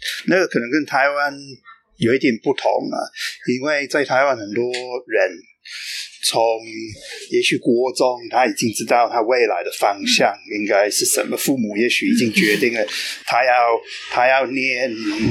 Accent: United Kingdom; Chinese is a second language; moved away as an adult; now in Tainan, Taiwan; 我是出生在英国，但是差不多29年前来台湾。我从那个时候起就一直住在台南。

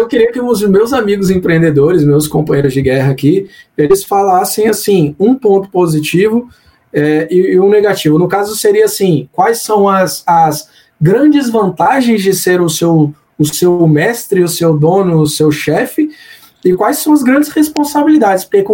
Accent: Brasília, Federal District, Brazil; A gente, só para situar você, a gente é de Brasília, galera.

